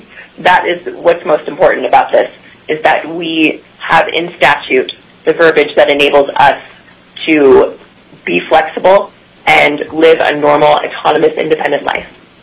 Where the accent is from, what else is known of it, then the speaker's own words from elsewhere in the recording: Kenai, Alaska, United States; I'm from Kenai.